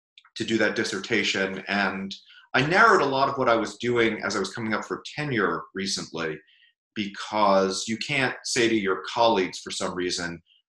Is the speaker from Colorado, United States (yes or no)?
no; Brooklyn, New York, United States; I was scrawny, book reading teenager when I was growing up in Brooklyn, which is sort of a bad place to be a scrawny book reading nerd.